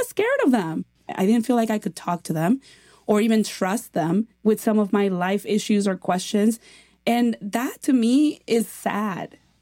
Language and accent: English; Mexico; English is a second language; now in United States; When I grew up in Mexico, we have a huge family.